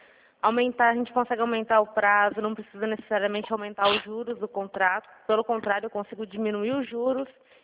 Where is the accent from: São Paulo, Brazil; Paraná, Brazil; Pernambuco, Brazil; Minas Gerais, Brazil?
São Paulo, Brazil; Araçatuba; Eu sou de Araçatuba mesmo, da Poupa Crédito.